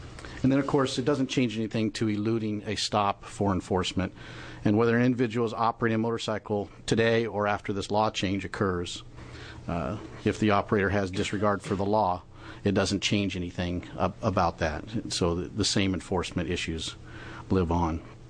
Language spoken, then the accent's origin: English; Oregon, United States; while I'm from Klamath County, this doesn't have a huge effect on traffic. Our traffic jams are usually cattle drives or something similar.